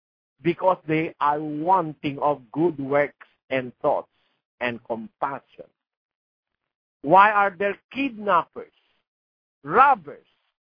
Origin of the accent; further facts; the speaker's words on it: Philippines; English is a second language; I am a Filipino. I speak Tagalog. I understand a little of Spanish and a little of Portuguese. I also understand a little of English.